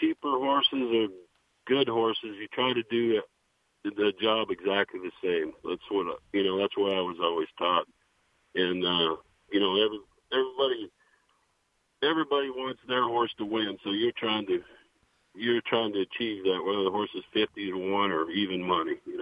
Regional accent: Montana, United States; No, I'm from Montana.

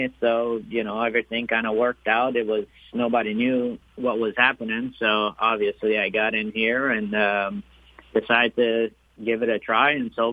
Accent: Miami, Florida, United States; No. I've never rode. I grew up in Miami, and I learned to ride in Florida.

